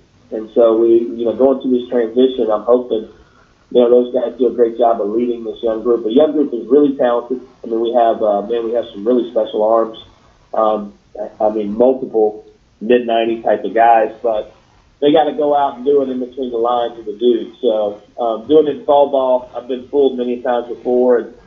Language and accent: English; Bloomington, United States; Even though I was from Bloomington, he was down the road there, you know.